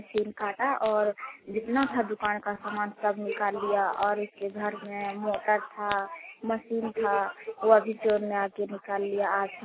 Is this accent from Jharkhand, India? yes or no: yes; Jharkhand, India; मैं नवादी गंगा से बोल रही हूँ और मेरा घर नवादी गंगा जिला देवघर सतना … बोल रही हूँ।